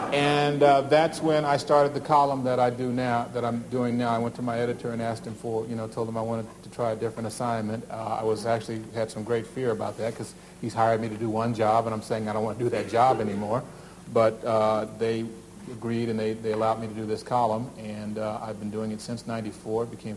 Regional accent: Los Angeles, California, United States; also born or lived in Orange; I was born in Orange, California. Which is just south of Los Angeles.

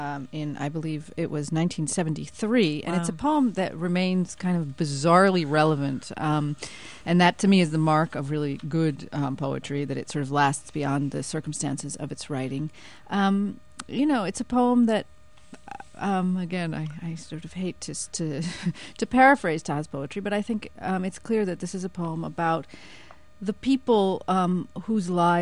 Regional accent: Israel; also born or lived in United States; I'm Jewish, Taha is Muslim, I'm an Israeli, as is Taha

